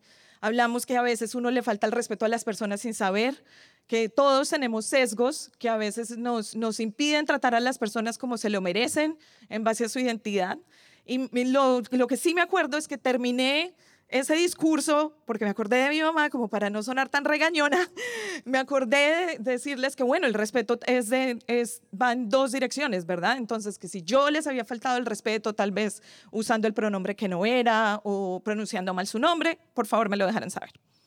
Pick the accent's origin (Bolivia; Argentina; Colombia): Colombia; ella es colombiana, yo soy colombiana